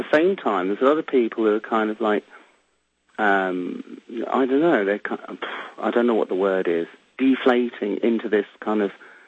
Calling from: South West England, United Kingdom; I'm calling from Devon in England

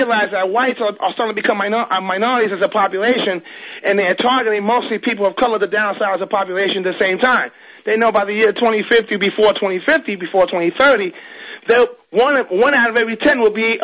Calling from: New York City, New York, United States; Yes, I'm calling from New York, Manhattan, Harlem, New York.

